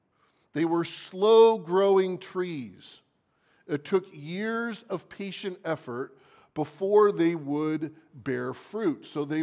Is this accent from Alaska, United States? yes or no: no; California, United States; also born or lived in Florida; As a Californian and someone who lived in Florida for a few years, I know what it's like to have plentiful fruit trees